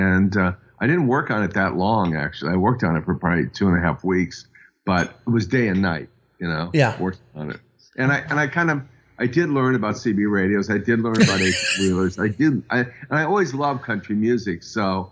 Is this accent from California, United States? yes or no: yes; Studio City, California, United States; And I'm a guy from Studio City.